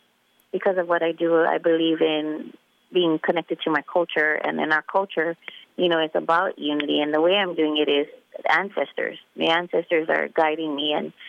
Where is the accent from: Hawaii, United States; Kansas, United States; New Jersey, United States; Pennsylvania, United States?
Hawaii, United States; You know, as Hawaiian people, if you're Hawaiian, we don't go by blood quantum.